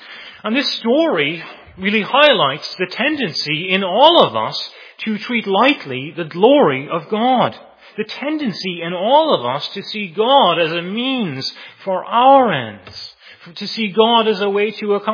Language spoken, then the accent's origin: English; Ireland; growing up in Ireland